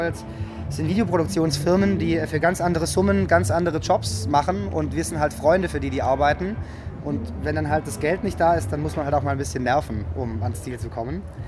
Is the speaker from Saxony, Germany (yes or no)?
no; Bad Boll, Baden-Württemberg, Germany; Also ich komme nicht gebürtig aus Stuttgart, ich komme auch aus einem kleinen Kaff, 50 Kilometer entfernt, Bad Boll.